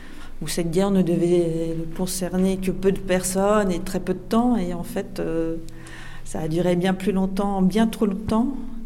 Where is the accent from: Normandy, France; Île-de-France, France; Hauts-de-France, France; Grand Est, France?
Hauts-de-France, France; now in Cambrai, France; Sinon, je suis du Valenciennois. Voilà, mais je suis quelqu'un du Nord, en fait.